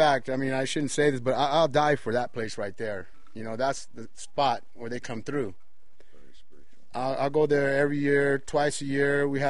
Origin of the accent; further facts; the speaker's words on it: California, United States; When I first came through there years ago, I'm from California, you know, and I'm spoiled, you know.